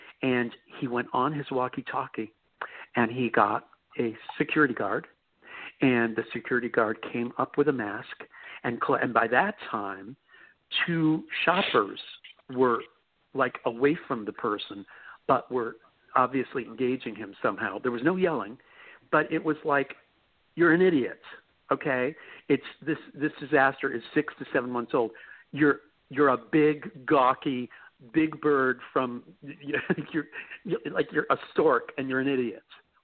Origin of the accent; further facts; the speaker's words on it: New York, United States; excuse me, I'm new here from New York, but are you people not like adamant about masks being worn?